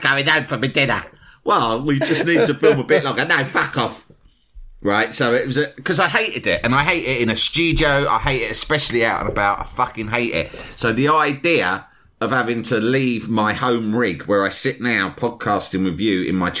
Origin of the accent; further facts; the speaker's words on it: London, United Kingdom; imagine if you rocked up at a dump in Liverpool and they worked out that you were a Macan and I was from London.